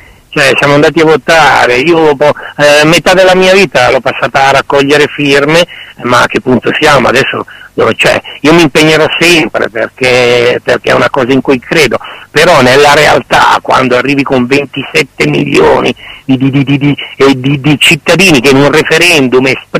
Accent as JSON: {"language": "Italian", "town": "Lecco", "region": "Lombardy", "country": "Italy", "said": "io ho lavorato molto a Genova, adesso sono di Lecco e poi sono tornato a Lecco adesso"}